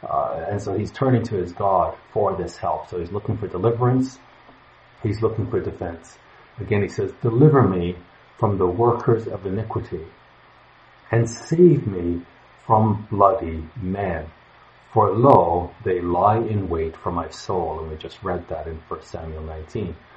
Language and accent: English; Canada; and I'm Canadian, so he doesn't care about Canadians.